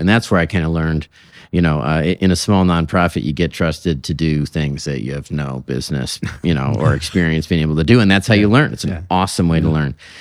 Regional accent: Detroit, Michigan, United States; I grew up outside the Detroit area

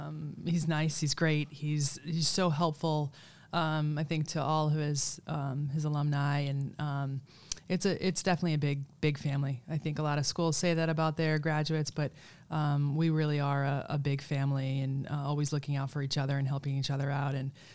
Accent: Oxford, Massachusetts, United States; A small town just south of Worcester, Massachusetts, called Oxford.

